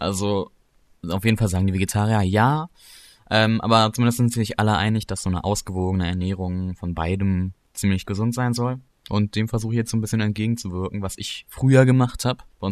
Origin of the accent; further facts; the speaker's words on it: Berlin, Germany; bin aus Berlin, Hauptstadt Deutschlands, werden wahrscheinlich einige kennen. 16 Jahre alt